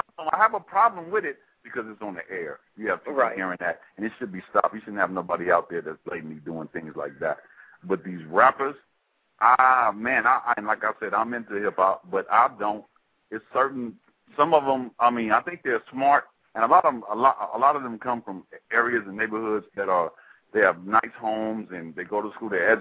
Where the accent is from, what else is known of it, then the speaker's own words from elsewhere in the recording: Oakland, California, United States; from Oakland, California.